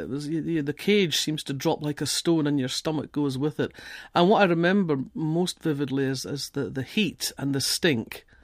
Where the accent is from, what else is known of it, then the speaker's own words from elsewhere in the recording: Kirkcaldy, Scotland, United Kingdom; I grew up in Kirkcaldy, and I went to a school that was very strongly academic. But Fife was in many ways quite a parochial, quite a closed world.